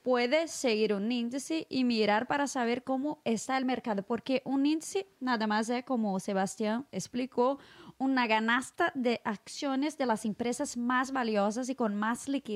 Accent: Brazil; Spanish is a second language; soy periodista de Brasil.

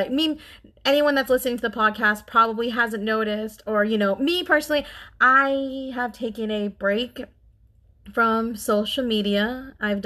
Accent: Philippines; I am a Filipino girl in this big world.

